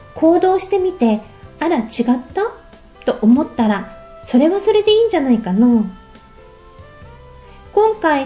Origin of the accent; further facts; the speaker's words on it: Minamata, Kumamoto, Japan; お休みを利用して先日生まれ故郷の水俣へ一泊で出かけてきました。